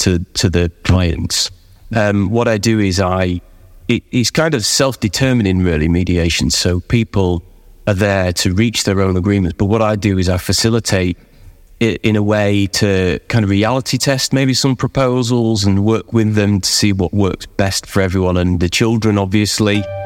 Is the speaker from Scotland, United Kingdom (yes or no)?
no; Scunthorpe, Yorkshire and the Humber, United Kingdom; I'm from Scunthorpe originally in Humberside, as it was.